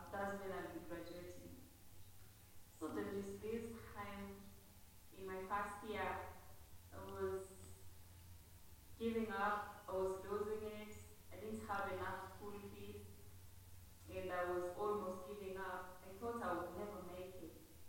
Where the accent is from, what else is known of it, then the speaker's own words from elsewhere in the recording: Kenya; I am from Kenya. I'm a kid at Victoria's Children's Home. I'm in my fourth year at the University of Nairobi.